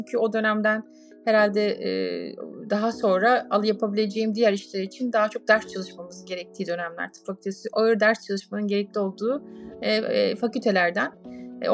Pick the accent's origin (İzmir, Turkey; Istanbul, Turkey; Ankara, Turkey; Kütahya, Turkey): İzmir, Turkey; İzmirliyim. İzmir doğma büyüme ve İzmir'de Ege Üniversitesi Fakültesi mezunuyum. O dönem işte yaklaşık ilk 20 yılımı, o 21 yılımı İzmir'de geçirdim.